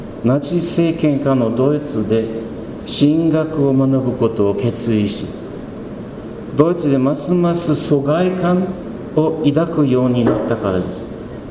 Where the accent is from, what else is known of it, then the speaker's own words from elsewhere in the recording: South Africa; Japanese is a second language; now in Japan; 私は南アフリカで生まれました。なぜなら父は20年間そこで宣教師をやってきましたからです。